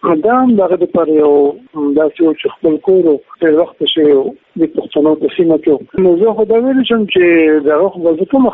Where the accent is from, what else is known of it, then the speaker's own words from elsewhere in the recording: Khyber Pakhtunkhwa, Pakistan; پاکستانیان او خاص توګه مونږ په پښتونخوا کې